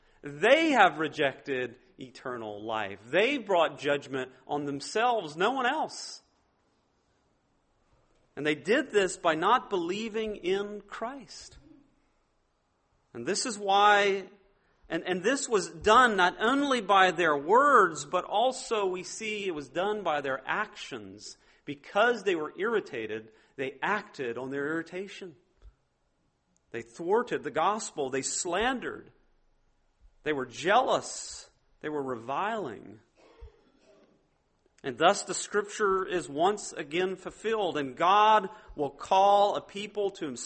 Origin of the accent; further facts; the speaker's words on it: Louisiana, United States; I'm a Cajun, okay? I'm just going to point that out. It doesn't sound like I'm a Cajun, but I'm a Cajun, still at heart.